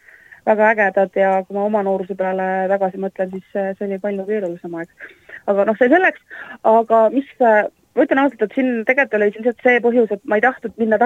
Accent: Saare County, Estonia; mina kasvasin Saaremal.

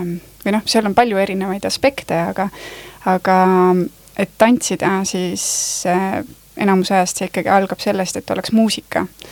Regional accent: Paide, Järva County, Estonia; also born or lived in Tartu; now in Saaremaa, Estonia; Ma olen ise Paide lähedalt pärit.

